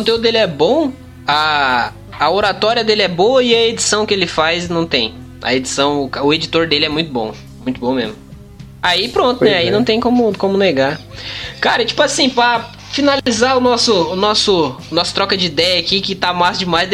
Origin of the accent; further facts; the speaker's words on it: Paraná, Brazil; Eu nunca vi ele pessoalmente, porque eu sou aqui do Paraná, vocês aí de Minas.